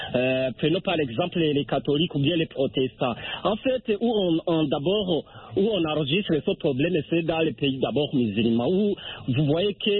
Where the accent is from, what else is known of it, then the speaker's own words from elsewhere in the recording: Burundi; chez nous, au Burundi, ce n'est pas un pays musulmans, mais où on compte beaucoup de musulmans.